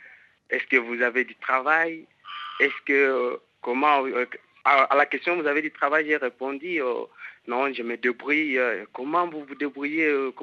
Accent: Kasaï-Central, DR Congo; je suis en République démocratique du Congo. En fait, je suis du Kassai central. J'ai dit Kassai occidental.

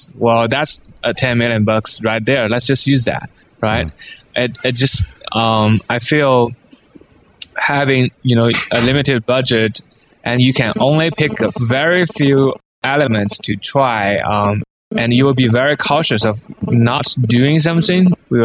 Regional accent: China; You know, and I'm not from Japan. I'm from China.

